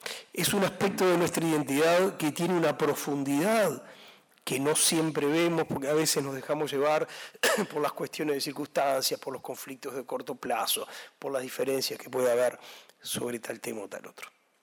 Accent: Uruguay; Y eso no va en desmedro de nuestra identidad como uruguayos ni en desmedro de nuestra integridad territorial.

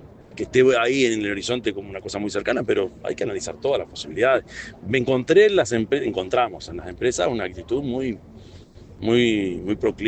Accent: Canelones, Uruguay; yo me crié en Canelones, que no es el área metropolitana

